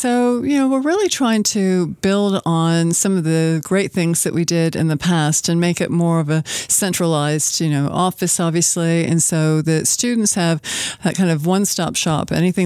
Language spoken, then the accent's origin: English; Owensboro, Kentucky, United States; also born or lived in England; Well, I'm actually from Owensboro and grew up here. And then I went to Center College and did their study abroad program and studied a year in England